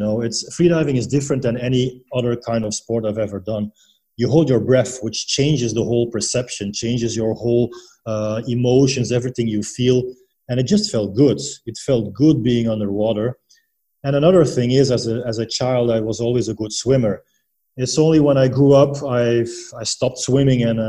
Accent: Belgium; Yeah, so I'm originally from Belgium.

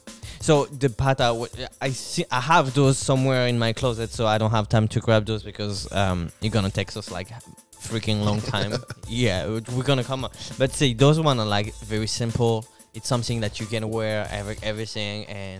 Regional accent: France; English is a second language; I'm from France and I don't like Air Maxes at all.

